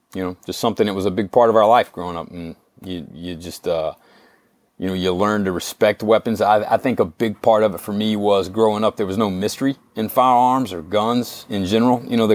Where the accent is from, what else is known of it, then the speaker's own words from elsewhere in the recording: Virginia, United States; I grew up shooting. I'm from originally from Carroll County, Virginia, in the Blue Ridge Mountains.